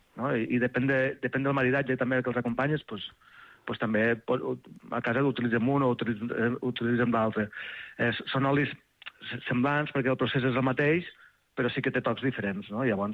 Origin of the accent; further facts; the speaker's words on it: Seròs, Catalonia, Spain; Nosaltres som de Cal Blanc, al nostre poble, a Serós.